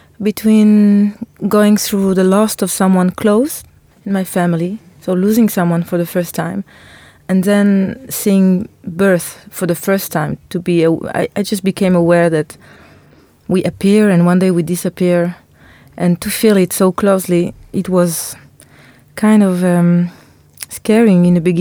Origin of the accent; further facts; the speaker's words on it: Israel; English is a second language; Maybe because I was raised in Israel and I felt I wanted to travel.